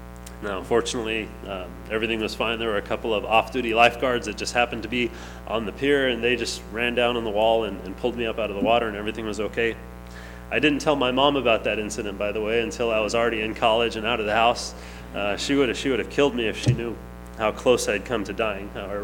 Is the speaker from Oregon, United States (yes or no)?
no; Long Beach, California, United States; but I grew up in Long Beach, and as the name would suggest, there's lots of beaches in Long Beach, and it was a blessing to grow up there.